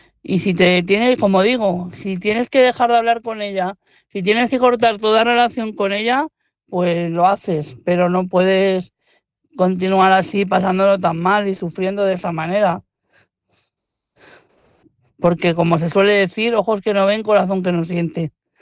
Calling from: Madrid, Community of Madrid, Spain; de Madrid.

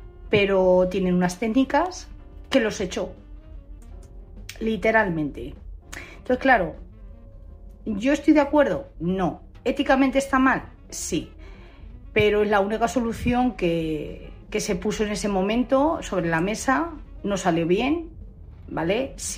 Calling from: Madrid, Community of Madrid, Spain; de Madrid.

